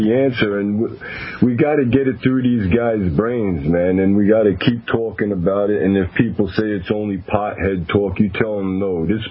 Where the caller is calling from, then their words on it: Montana, United States; Oh, Montana. How you guys doing, man?